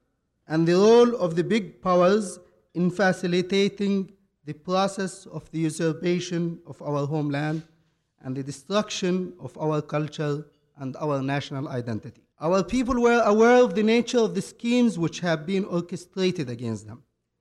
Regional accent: Ramallah, West Bank, Palestine; now in United States; The beauty of San Francisco reminds me of Ramallah, my hometown in the occupied West Bank in Palestine.

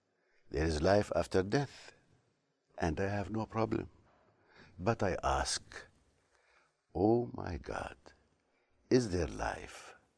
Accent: Ramallah, West Bank, Palestine; moved away as an adult; also born or lived in Cairo; I was born in Ramallah. I lived there, I studied there, and then I had to go to a university.

